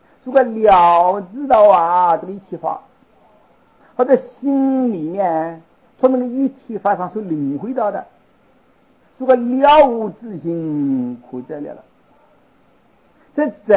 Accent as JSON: {"language": "Chinese", "country": "China", "said": "用我们中国人的这个说话来说，周皇帝啊出将入相"}